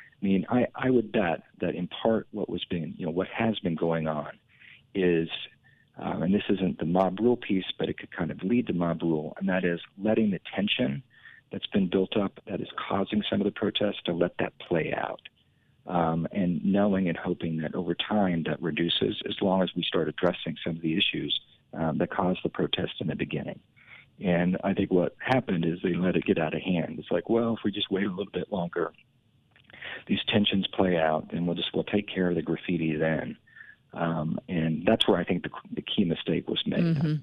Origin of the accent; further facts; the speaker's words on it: Sublette, Kansas, United States; Yeah, I grew up in Sublette, you know, down by God City, Garden City, liberal.